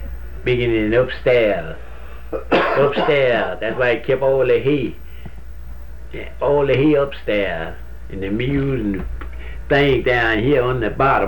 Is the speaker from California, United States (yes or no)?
no; Mississippi, United States; Why I was born and raised on Lake Mary.